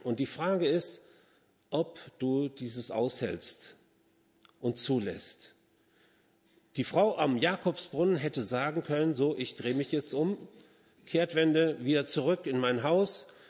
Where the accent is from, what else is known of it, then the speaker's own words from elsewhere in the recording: Spain; German is a second language; now in Hesse, Germany; Also ich komme nicht hierher, ich komme aus Spanien, habe aber einen ziemlich guten Akzent hier.